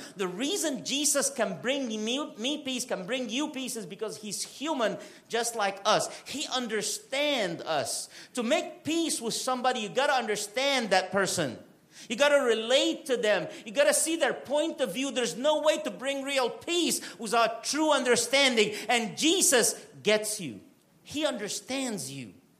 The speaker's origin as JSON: {"language": "English", "country": "Egypt", "said": "You know, I come from Egypt. We're big on pharaohs down there."}